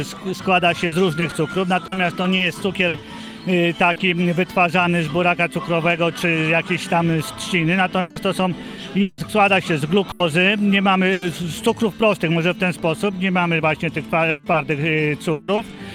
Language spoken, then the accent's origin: Polish; Krościenko, Lesser Poland, Poland; Jesteśmy z Krościenka, koło Szczyk Dolnych.